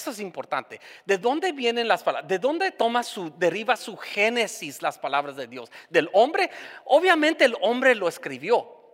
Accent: California, United States; Especialmente que soy de California, yo necesito sol.

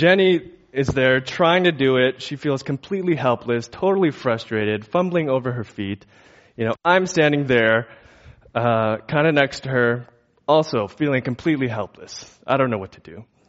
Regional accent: Chicago, Illinois, United States; I was born and raised in Chicago, just outside Chicago, and I was pretty active as a kid.

